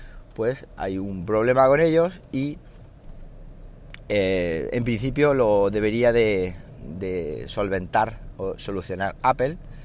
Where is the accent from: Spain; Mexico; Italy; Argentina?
Spain; Linares, Andalusia; Eso sí, como veis, la temperatura de Linares, os me la sé de memoria.